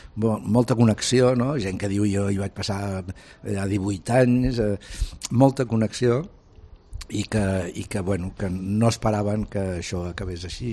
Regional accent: Barcelona, Catalonia, Spain; born there; jo he nascut a Barcelona.

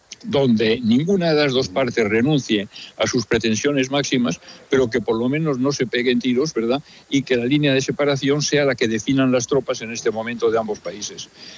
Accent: Balearic Islands, Spain; Es decir, es la isla de Mallorca, mi tierra

